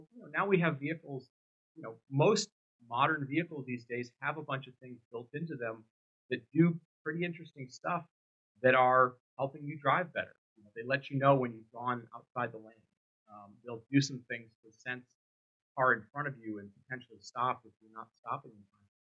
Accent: Detroit, Michigan, United States; So you know, I grew up in Detroit

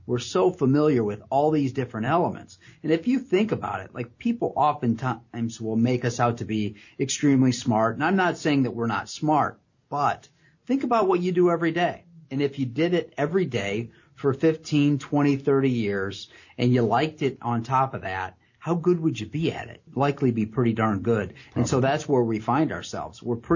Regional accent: Pemberville, Ohio, United States; I mean, I grew up in Pemberville, Ohio, so we know I'm not from fancy, and I haven't gotten fancy yet

